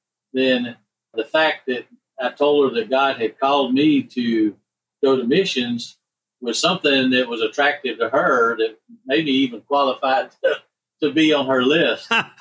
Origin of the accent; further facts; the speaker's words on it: Georgia, United States; Yeah, so my part of the story is I grew up in Georgia, close to Atlanta, just west of the Atlanta airport.